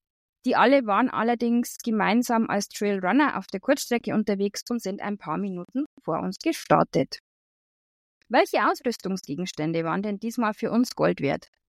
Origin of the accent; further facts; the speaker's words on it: Sulzbach-Rosenberg, Bavaria, Germany; Das ist Fahrzeit ungefähr 1:10 von meiner Heimatstadt Sulzbach-Rosenberg entfernt.